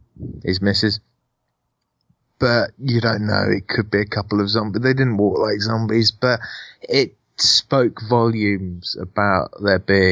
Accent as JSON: {"language": "English", "country": "United Kingdom", "said": "let's face it, I'm British and I have a stiff upper lip."}